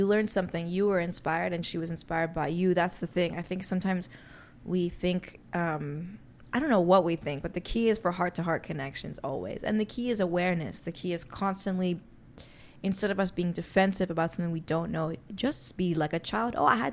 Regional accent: New York City, New York, United States; We grew up in the Upper East Side of Manhattan. We grew up in Eleanor Roosevelt's townhouse.

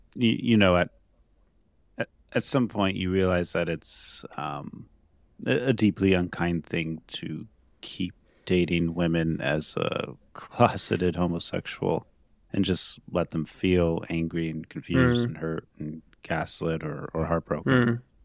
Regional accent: Minnesota, United States; Yeah, so I'm from the Midwest, from the Twin Cities area broadly.

